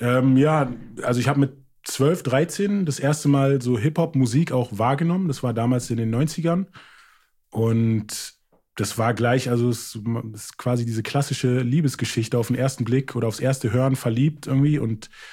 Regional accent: Germany; first language English; German is a second language; wenn man aus Deutschland kommt

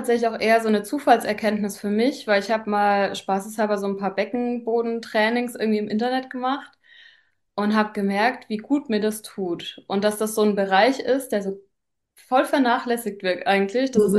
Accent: Frankfurt, Hesse, Germany; ich komme aus Frankfurt

